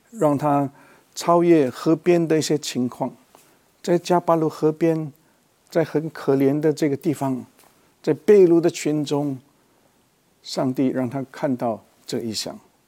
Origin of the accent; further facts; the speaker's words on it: China; 我们中国人就比较容易明白